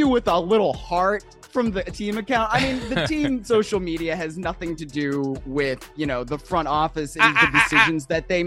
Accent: Cleveland, Ohio, United States; I grew up in Cleveland.

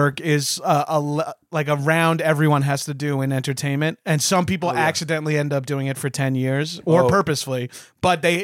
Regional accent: New York, United States; We're both from Long Island, which is like 10 episodes of this podcast are about Long Island.

